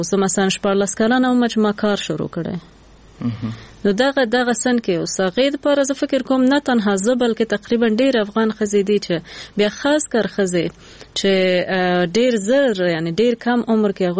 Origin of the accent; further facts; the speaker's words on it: Jalalabad, Nangarhar, Afghanistan; also born or lived in Khewa District; مونږ خو د جلال آباد یو کلی نه یو، لری کلی نه یو، بله، او لری ولسوالۍ خیوي ولسوالۍ نه، بیا خیوي کې مقلتک چا بیخي لری دی خار نه.